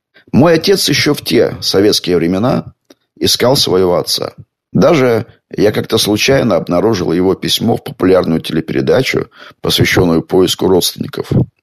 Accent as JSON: {"language": "Russian", "region": "Donbas", "country": "Ukraine", "tie": "born or raised there", "said": "Начиная с 2014 года на моей малой родине, Донбассе, уже вовсю полыхала война."}